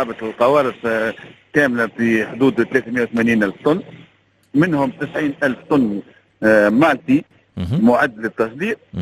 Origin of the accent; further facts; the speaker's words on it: Tunisia; معناتها أنا كنت تونسي عنده علاقة بمنتوج تونسي